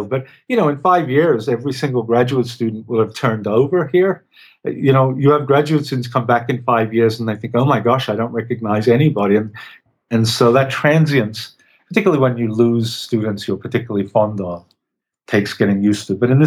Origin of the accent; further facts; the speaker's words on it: Melbourne, Victoria, Australia; we moved to Melbourne I was born in Melbourne, in a small community called Fitzroy. So I grew up in Fitzroy, which has now become a quite beautiful gentrified part of Melbourne, I'm told, but wasn't when my family lived there.